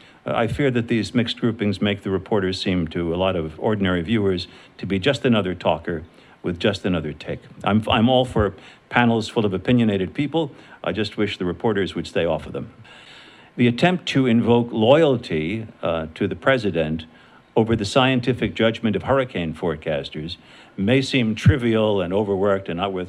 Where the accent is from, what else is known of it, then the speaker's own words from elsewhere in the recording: New York City, New York, United States; What I thought was the old days of where I grew up in New York City, the newsstand with 8 daily newspapers